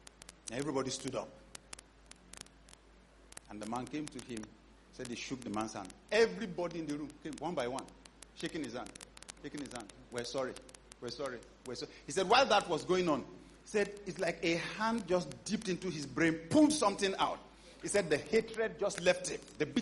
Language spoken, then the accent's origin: English; Kogi, Nigeria; I have an uncle who was to get married December 21st at my hometown in Kogi State.